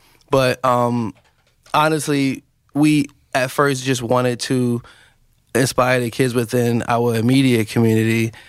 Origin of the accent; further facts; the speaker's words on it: New York City, New York, United States; I grew up in the Bronx, New York.